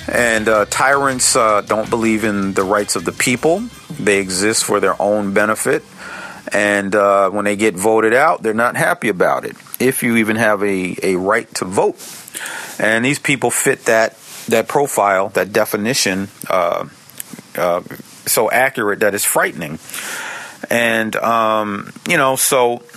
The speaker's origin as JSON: {"language": "English", "town": "Peekskill", "region": "New York", "country": "United States", "tie": "born or raised there", "said": "they were trying to prey on racial fears in of Peekskill residents, not knowing that in my hometown, I know that that's not an issue."}